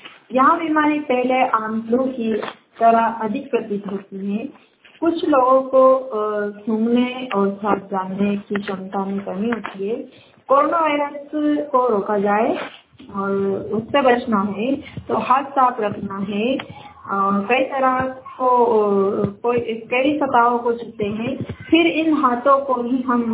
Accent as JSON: {"language": "Hindi", "town": "Rajgarh", "country": "India", "said": "मैं राजगढ़ ब्लॉक से हूँ।"}